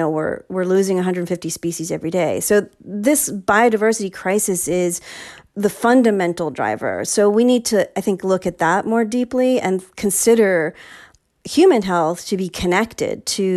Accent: New York City, New York, United States; born there; I'm from New York City. That's where I was born.

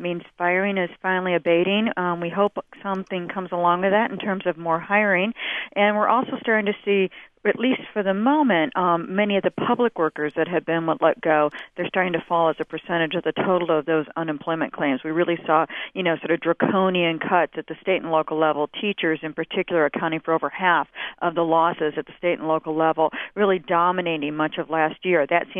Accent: Detroit, Michigan, United States; I grew up in Detroit

